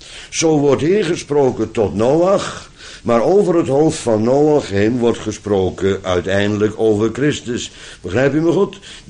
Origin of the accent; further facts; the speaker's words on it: Netherlands; Op slot ben ik Nederlander, dus je moet die termen af en toe eens gebruiken.